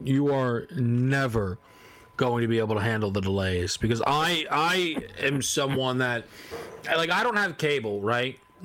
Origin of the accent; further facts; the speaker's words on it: Queens, New York, United States; Someone asked me, what was it like growing up in Queens? Who I guess more so grew up in like a farm type area. And I said, you know, I was like, oh, it was great.